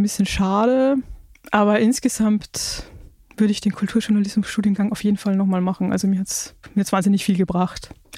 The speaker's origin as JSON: {"language": "German", "town": "Linz", "region": "Upper Austria", "country": "Austria", "said": "Ich komme ja aus Linz in Österreich und da gibt es in dem Vorort von Linz so eine kleine Stadt namens Leonding, aus der mein Vater kommt."}